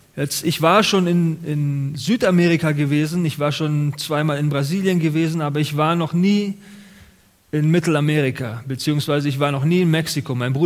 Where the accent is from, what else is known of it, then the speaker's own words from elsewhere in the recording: Munich, Bavaria, Germany; born there; Ich bin ja gebürtiger Münchner. München ist wirklich die schönste Stadt in Deutschland, muss ich schon sagen.